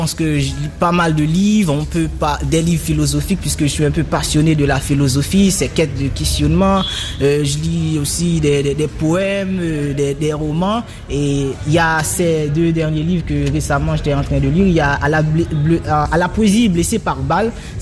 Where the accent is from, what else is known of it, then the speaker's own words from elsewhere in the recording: Haiti; en tant qu'haïtien aujourd'hui, si j'ai une certaine fierté, c'est parce que j'ai des écrivains qui produisent des merveilles